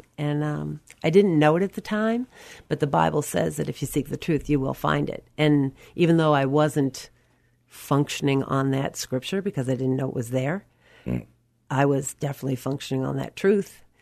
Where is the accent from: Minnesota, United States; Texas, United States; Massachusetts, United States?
Massachusetts, United States; Boston; I grew up Catholic in Boston, and that was very common up in that neck of the woods.